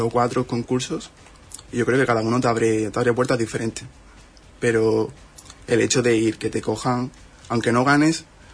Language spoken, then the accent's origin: Spanish; Corrales, Andalusia, Spain; Y de mi pueblo, Corrales, también. La verdad que está todo el pueblo volcado.